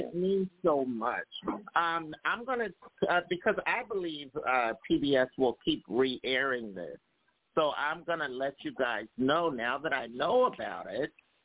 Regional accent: Philadelphia, Pennsylvania, United States; I started my radio career a little earlier out in California, even though I'm from Philadelphia and the East Coast.

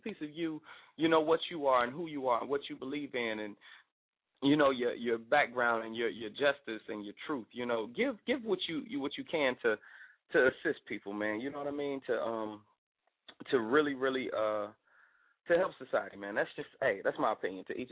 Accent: Miami, Florida, United States; also born or lived in Clewiston / LaBelle; I'm from Miami, but also I lived in other places, you know what I'm saying, like, you know, Clewiston and LaBelle, Florida

